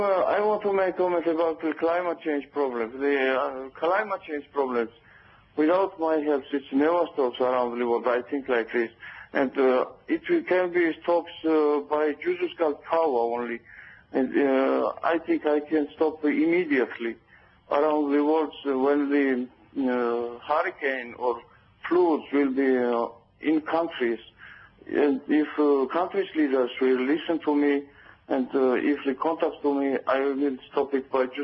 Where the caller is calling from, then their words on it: Georgia; I'm calling from Europe and Georgia.